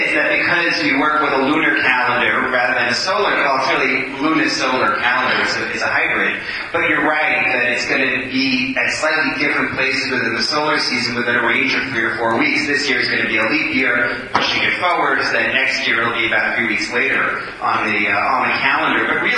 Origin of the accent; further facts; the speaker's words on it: United States; I'm American, and I don't get it.